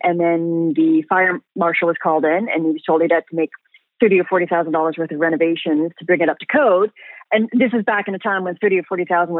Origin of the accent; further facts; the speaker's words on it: England, United Kingdom; now in Canada; We came from England. My father was trying to escape sort of what he considered classism there.